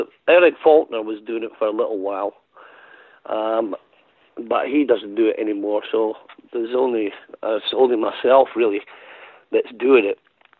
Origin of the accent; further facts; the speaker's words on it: Edinburgh, Scotland, United Kingdom; Yeah, I was born and bred in Edinburgh. My parents were from the north of Ireland. They came over to start a bit of a new life here in Edinburgh.